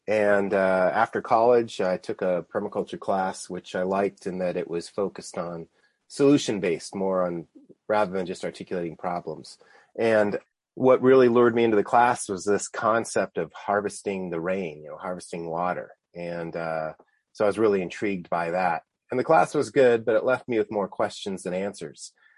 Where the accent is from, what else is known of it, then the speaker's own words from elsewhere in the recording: Tucson, Arizona, United States; I grew up here in Tucson, which is dry land community, just getting 11 inches of rain a year.